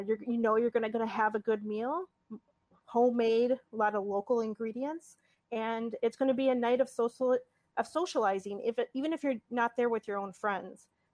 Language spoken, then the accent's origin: English; Oneida, Wisconsin, United States; I grew up in Northeast Wisconsin, Oneida, which is right outside of Green Bay.